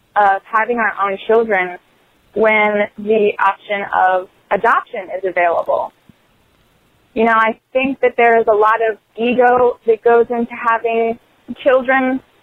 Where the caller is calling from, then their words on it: Virginia, United States; Hi, Theo. … I'm calling from Virginia.